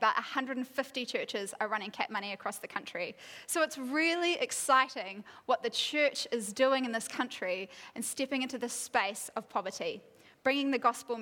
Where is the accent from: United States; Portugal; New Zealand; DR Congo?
New Zealand; Whangaparaoa, Auckland; So I was raised in Whangaparoa at Whangaparoa Baptist Church, which I'm seeing some familiar faces from, which is pretty exciting.